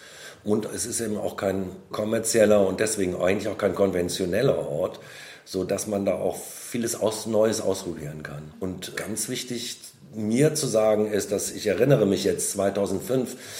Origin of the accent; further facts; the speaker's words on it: Düsseldorf, North Rhine-Westphalia, Germany; born there; now in Cologne, Germany; ich bin 58 Jahre alt, bin geborener Düsseldorfer, lebe aber seit über 30 Jahren sehr gerne in Köln.